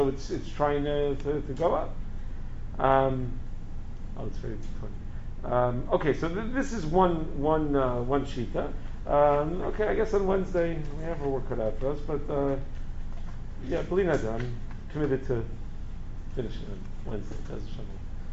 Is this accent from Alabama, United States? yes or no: no; Long Island, New York, United States; LIPA, I'm from Long Island, LIPA is going to power it through.